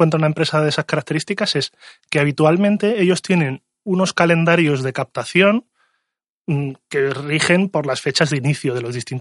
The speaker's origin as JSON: {"language": "Spanish", "town": "Marbella", "region": "Andalusia", "country": "Spain", "also_born_or_lived": "Madrid", "lives_now": "Cáceres, Spain", "said": "Yo soy de Marbella, pero me he movido mucho, sí."}